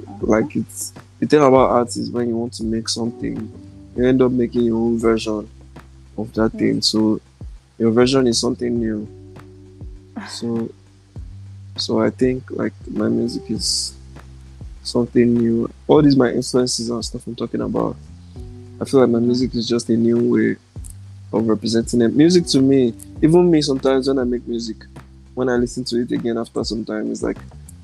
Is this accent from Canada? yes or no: no; Oyo, Nigeria; I mean, I'm from Oyo State in Nigeria, and I make music.